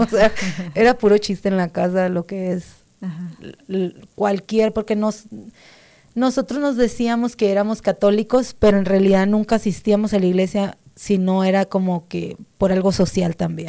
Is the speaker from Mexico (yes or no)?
yes; Ciudad Obregón, Sonora, Mexico; now in United States; Soy de Ciudad Obregón, Sonora. Soy mexicana.